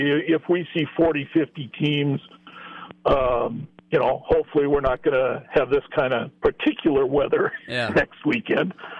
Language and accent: English; Minot, North Dakota, United States; Well, originally out of Minot, North Dakota.